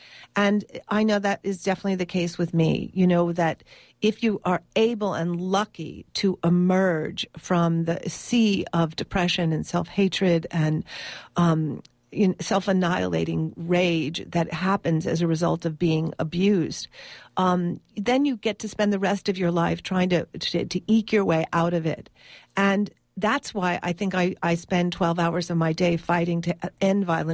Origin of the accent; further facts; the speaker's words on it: United States; As a matter of fact, I'm a survivor myself, and I grew up in America.